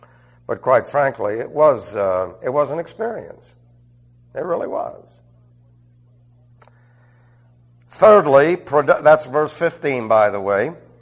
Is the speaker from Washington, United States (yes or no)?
no; Queens, New York, United States; The Bronx, Brooklyn, Queens, Manhattan, and Staten Island. I'm from Queens.